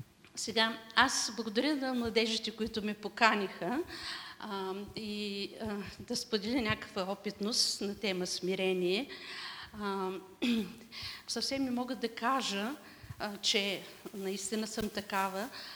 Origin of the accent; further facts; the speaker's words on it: Burgas Province, Bulgaria; Значи аз съм от Бургаския край